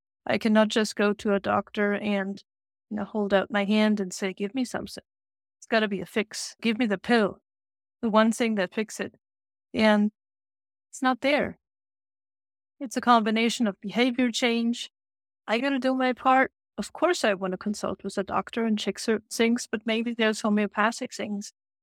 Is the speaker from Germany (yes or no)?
yes; Bavaria, Germany; English is a second language; Hey, I'm from Bavaria.